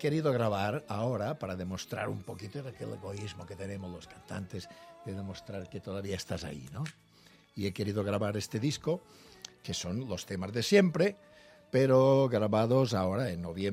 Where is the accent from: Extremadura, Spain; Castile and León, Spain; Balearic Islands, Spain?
Balearic Islands, Spain; Santa María del Camí; born there; Y claro, yo nací en Santa María, que es un pueblo de Mallorca.